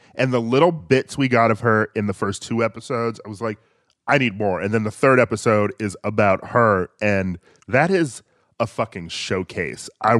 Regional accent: Milwaukee, Wisconsin, United States; I grew up in Milwaukee, and during mm-hmm. that era, the Bucks were flops

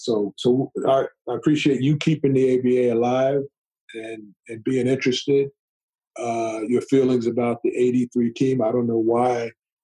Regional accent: New York, United States; I'm going back home. I grew up in Long Island, and the team is Long Island's team.

